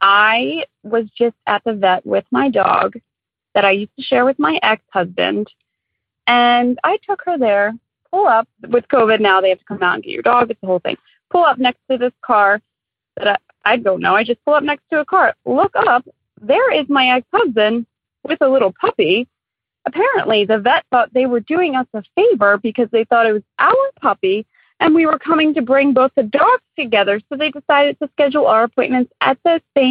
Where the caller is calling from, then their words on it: Baltimore, Maryland, United States; I am calling from Baltimore, Maryland.